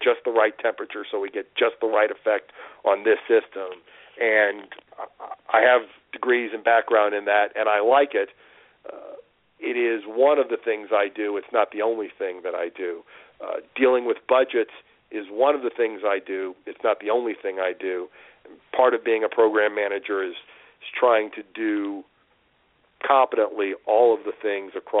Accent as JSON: {"language": "English", "region": "Florida", "country": "United States", "tie": "born or raised there", "said": "because I grew up near Gainesville, I tweet a lot about the Florida Gators"}